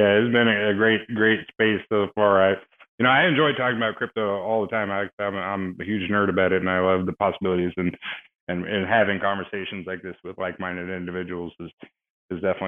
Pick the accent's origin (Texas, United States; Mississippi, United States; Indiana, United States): Texas, United States; But no, don't worry. I'm from Texas. I got your back.